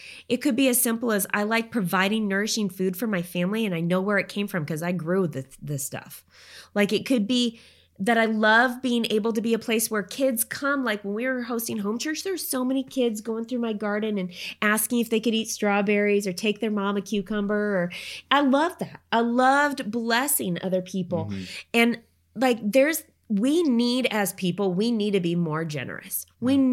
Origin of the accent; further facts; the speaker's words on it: Oregon, United States; I remember my grandparents lived in Colorado and I grew up in Oregon.